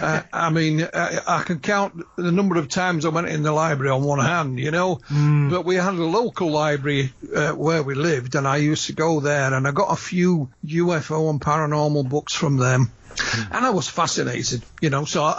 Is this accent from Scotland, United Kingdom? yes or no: no; Yorkshire and the Humber, United Kingdom; growing up in Yorkshire. My mum was from Northern Ireland.